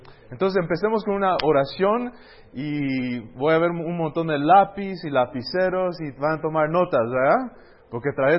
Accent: California, United States; also born or lived in Antigua, Guatemala; Y yo nací en California, me crecí ahí, pero viví en Antigua 2 o 3 años. Mis papás tuvieron un restaurante vegetariano aquí, y mi papá también plantó una iglesia en San Lucas, y ahí vivimos. Después me moví de regreso a California, estudié ahí

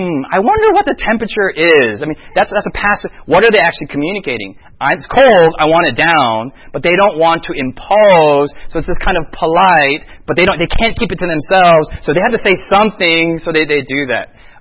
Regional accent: United States; I'm an American. I talk loud on the subway. I'm going to talk with my English accent.

